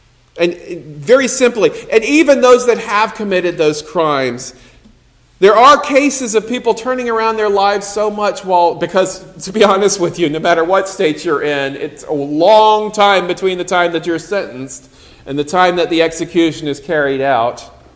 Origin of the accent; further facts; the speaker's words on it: Southern United States, United States; I grew up in the Bible Belt. I know what that's like.